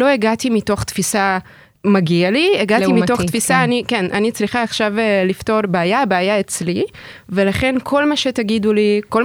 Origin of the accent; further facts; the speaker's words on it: Ukraine; now in Israel; אני גדלתי באוקראינה, אני התחנכתי שם במוסדות חינוך יהודיים